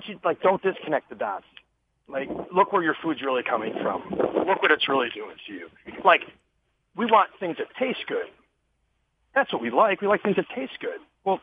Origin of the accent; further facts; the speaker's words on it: Wisconsin, United States; just talks about my journey growing up in Wisconsin, the Midwest, dairy and brats and burgers